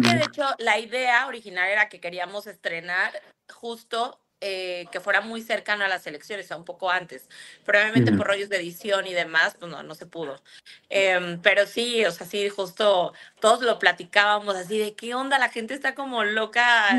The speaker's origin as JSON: {"language": "Spanish", "town": "Guadalajara", "region": "Jalisco", "country": "Mexico", "said": "yo soy de Guadalajara, de repente todavía estoy medio norteada como de dónde es dónde."}